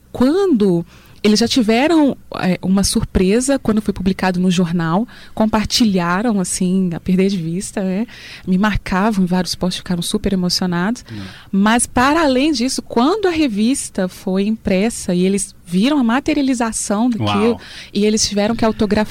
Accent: Santa Luzia, Minas Gerais, Brazil; Eu sou moradora de Santa Luzia, né? Do próprio bairro Palmital. Nascida e crescida no Palmital. Vivi lá, estudei nas escolas da região

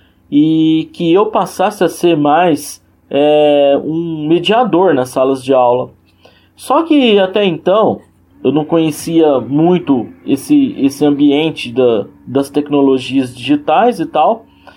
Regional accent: Uberlândia, Minas Gerais, Brazil; né? Sou daqui de Uberlândia, Minas Gerais.

